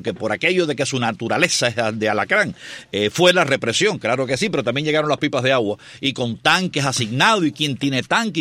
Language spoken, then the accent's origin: Spanish; Guanabacoa, Havana, Cuba; Yo soy de Guanabacoa, no de La Habana.